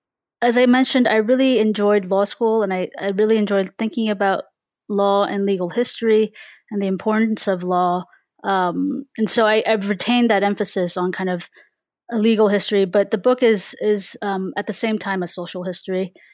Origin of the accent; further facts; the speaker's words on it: California, United States; So, you know, growing up in California and the Bay Area, especially, I grew up in a very diverse community